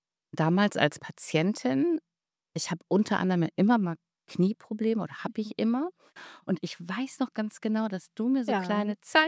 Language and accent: German; Schermbeck, North Rhine-Westphalia, Germany; Also ich bin nicht hier geboren. Da gab es, glaube ich, kein Krankenhaus mehr, als ich geboren bin. Aber ich bin hier aufgewachsen in Schermbeck und lebe tatsächlich nach wie vor hier eben am Rande des Ruhrgebiets im schönen Tor zum Münsterland